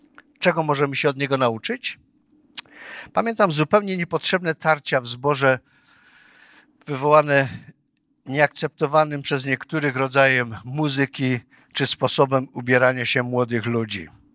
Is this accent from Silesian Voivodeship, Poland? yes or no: yes; Silesian Voivodeship, Poland; Ja jestem Hanysem ze Śląska